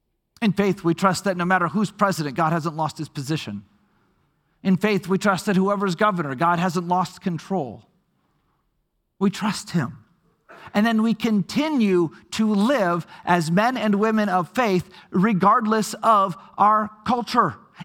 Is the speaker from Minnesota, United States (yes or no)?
yes; Minnesota, United States; I grew up in Minnesota where my parents were